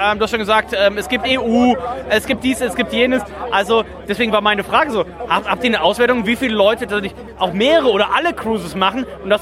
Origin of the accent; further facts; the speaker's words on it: Hamburg, Germany; Also ich komme ja aus Hamburg, da ist auch viel am Wasser